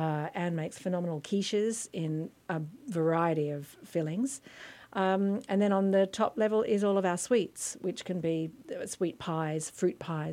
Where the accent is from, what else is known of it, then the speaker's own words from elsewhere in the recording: Australia; moved away as an adult; now in Easton, United States; Well, I came from Australia about 20 years ago and landed in New York City and visited a friend here in Easton, and decided it was lovely, and so I moved my family here in 2011.